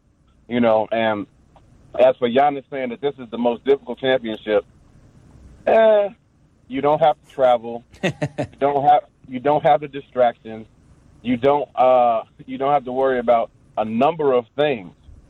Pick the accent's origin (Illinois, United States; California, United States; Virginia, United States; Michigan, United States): Illinois, United States; Chicago; I'm 40 years old. I'm from Chicago.